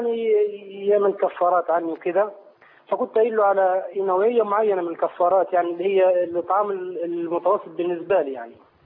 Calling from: Saudi Arabia; أنا طبعا أنا بكلمك من السعودية

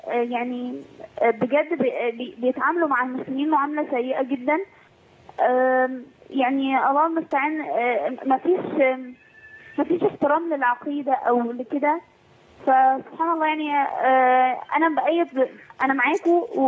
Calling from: Canada

